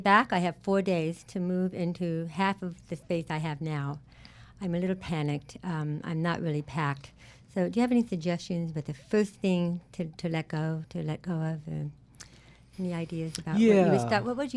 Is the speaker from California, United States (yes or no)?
yes; California, United States; Yes, I'm visiting from California, where we depend on cars and money.